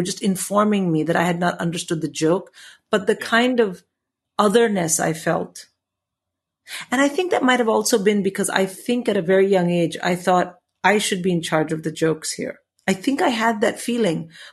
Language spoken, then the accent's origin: English; India; now in England, United Kingdom; because when I came to England from India, I was not perceived in any way as a nerd or a geek.